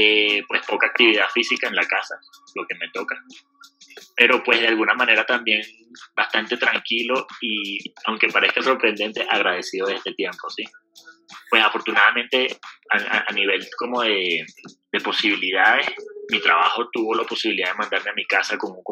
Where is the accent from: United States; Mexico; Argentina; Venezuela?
Venezuela; now in Colombia; soy venezolano, tengo 28 años, hace 3 años que vivo en Colombia